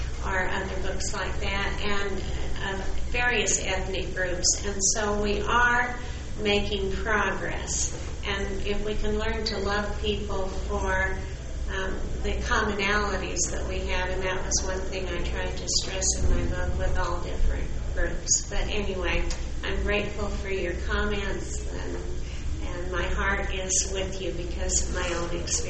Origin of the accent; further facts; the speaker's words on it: California, United States; I was raised in California.